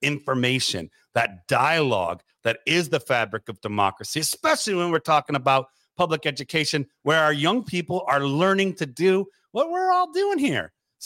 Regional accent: Detroit, Michigan, United States; growing up in Detroit by so many factories and so many, also living by a paper mill now twice in my life

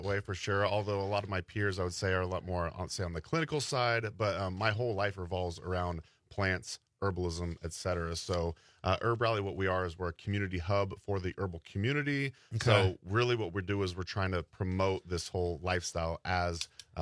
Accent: Oregon, United States; say I'm from Oregon.

